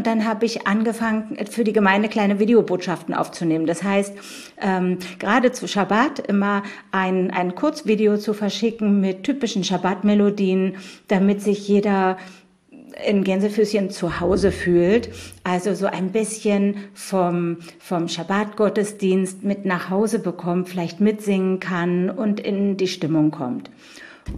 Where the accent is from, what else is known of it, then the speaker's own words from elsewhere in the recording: Berlin, Germany; Ich bin gebürtige Berlinerin.